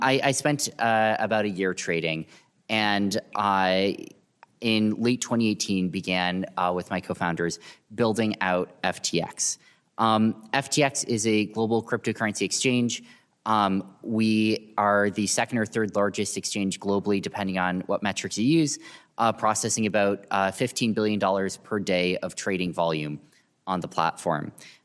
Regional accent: Stanford, California, United States; also born or lived in Massachusetts; I grew up in Stanford, California, went to MIT where I majored in physics

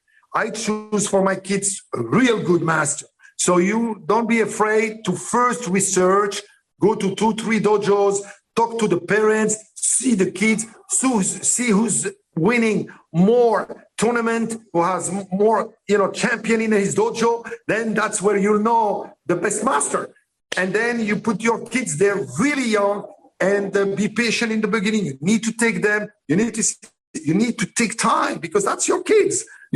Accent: Morocco; born there; English is a second language; where I was born in Morocco, 1962.

